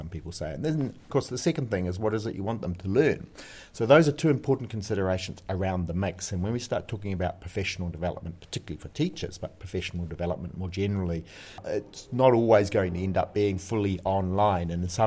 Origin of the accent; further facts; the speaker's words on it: New Zealand; moved away as an adult; now in Ireland; why did I come to Ireland from New Zealand?